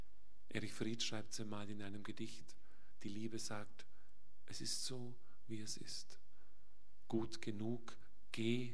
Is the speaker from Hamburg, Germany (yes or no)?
no; Bavaria, Germany; Er kommt eigentlich aus meiner Heimat, aus Witteslingen. Ich bin nur zwei Ortschaften weiter geboren